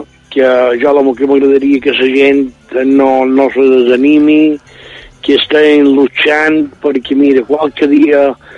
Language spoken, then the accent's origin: Catalan; Lloret de Vistalegre, Balearic Islands, Spain; de Lloret de Vistalegre.